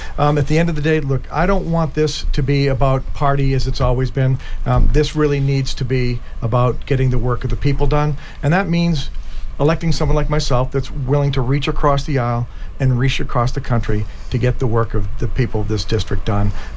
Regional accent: Green Harbor, Massachusetts, United States; And I have an affinity because I grew up on Green Harbor.

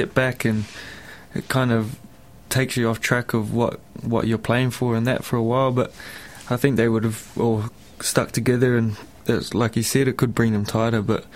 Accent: New Zealand; now in Australia; When I come over from New Zealand to Australia

